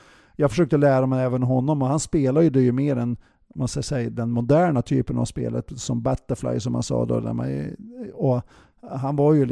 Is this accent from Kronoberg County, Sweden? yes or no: no; Bjästa, Västernorrland County, Sweden; eftersom jag är från Övik eller från Bjästa då